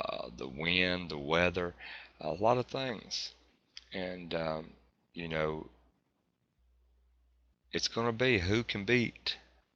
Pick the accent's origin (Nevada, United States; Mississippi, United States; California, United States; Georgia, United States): Georgia, United States; Atlanta; I grew up Atlanta Braves fan. I grew up in Atlanta